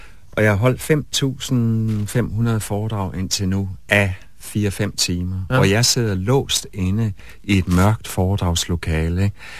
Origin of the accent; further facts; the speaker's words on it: West Jutland, Denmark; accent: West Jutlandic; jeg talte vestjysk sammen med alle kammeraterne.